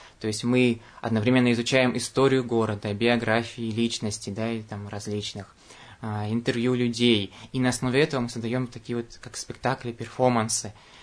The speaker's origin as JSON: {"language": "Russian", "country": "Kazakhstan", "lives_now": "Yekaterinburg, Russia", "said": "потому что я сам приехал из Казахстана, из маленького города. Приехал сюда, в Екатеринбург, почти 2 года назад, так сказать."}